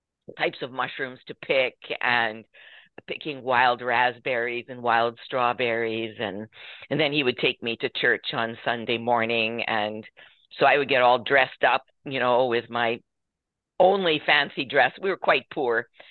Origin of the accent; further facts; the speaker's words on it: Insinger, Saskatchewan, Canada; growing up in Insinger, Saskatchewan, Canada, on the prairies. Our hamlet had 150 people in it or something like that. Very tiny, tiny, right?